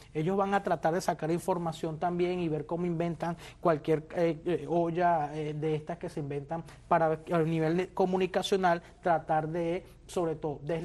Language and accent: Spanish; Venezuela; yo soy venezolano